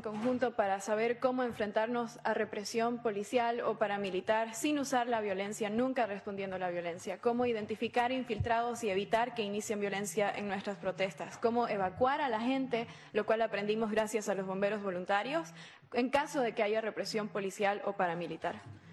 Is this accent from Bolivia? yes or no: yes; Sucre, Chuquisaca, Bolivia; Yo tenía 14 años nada más cuando el régimen de este individuo mató a 3 personas en mi ciudad natal, Sucre.